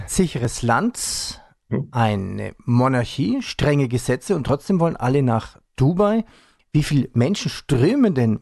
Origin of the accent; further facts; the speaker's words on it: Germany; das fand ich als Deutscher sehr spannend